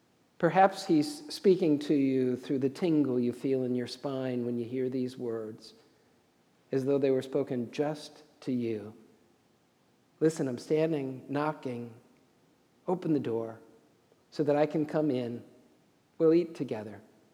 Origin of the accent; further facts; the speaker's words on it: United States; or by birthright, by my family line, or because I'm an American.